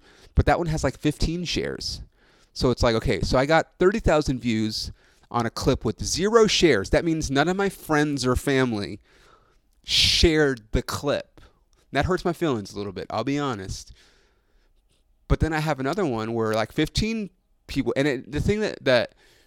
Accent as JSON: {"language": "English", "region": "Ontario", "country": "Canada", "tie": "born or raised there", "said": "I grew up in Ontario."}